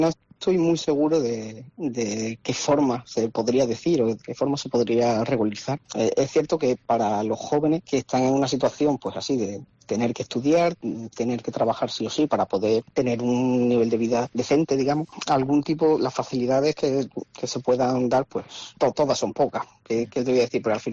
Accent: Extremadura, Spain; yo en verano suelo trabajar en Extremadura, cerca de mi pueblo

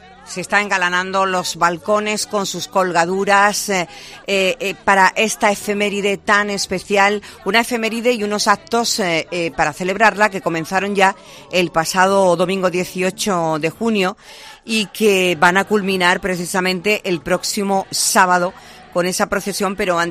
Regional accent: Seville, Andalusia, Spain; somos muchos los sevillanos

